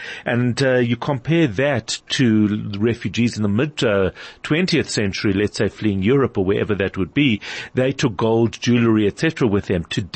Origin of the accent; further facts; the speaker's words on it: South Africa; I guess it's just part of the one of the challenges of being South African.